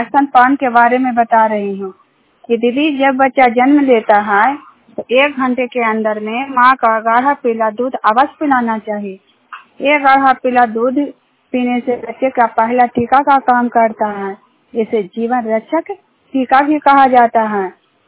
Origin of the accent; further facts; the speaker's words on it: Juniyar, Bihar, India; Junior गांव के रहने वाली हूँ और हिलसा प्रखंड जिला नालंदा का निवासी हूँ।